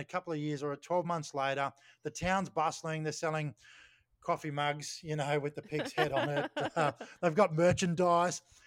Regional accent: Australia; Remember, we're Australian filmmakers here. We don't have a lot of money

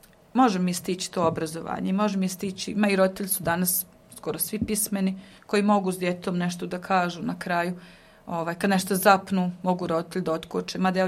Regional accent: Cazin, Federation of Bosnia and Herzegovina, Bosnia & Herzegovina; Ja sam inače iz Cazina

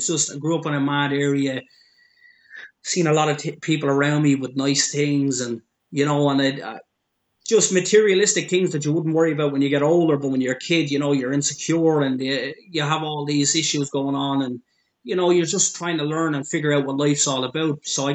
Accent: Dublin, Leinster, Ireland; I grew up basically in Belcamp, which is just down the road from me in Coolock in Dublin.

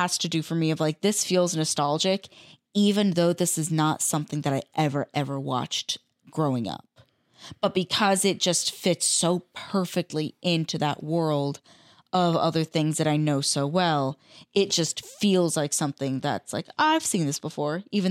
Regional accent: United States; as an American, we do have very crunchy accents.

